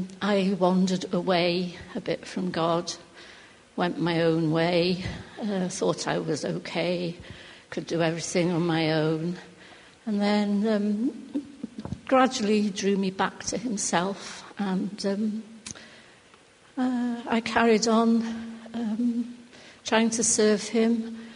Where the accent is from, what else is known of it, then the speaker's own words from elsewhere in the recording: Cardiff, Wales, United Kingdom; I'm from Cardiff. I was brought up in a Christian home.